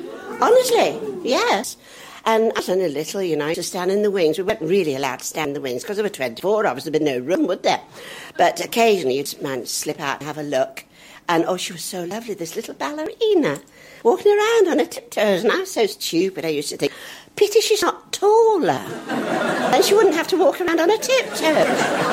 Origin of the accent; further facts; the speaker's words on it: Oldham, North West England, United Kingdom; also born or lived in Parbold; Well, I was born in Parbold, that's near Wigan, and I was brought up as a little girl from, I was age two, went to Oldham, stayed there until 20, I was.